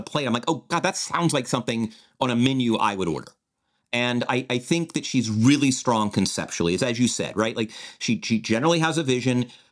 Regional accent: Atlanta, Georgia, United States; Oh, no, it's caramel. I'm a Southerner.

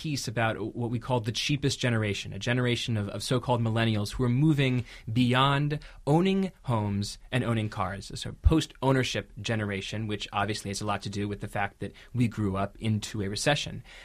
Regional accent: McLean, Virginia, United States; I'm from McLean, Virginia. That's a suburb of Washington, D.C. I cannot imagine my childhood without a car.

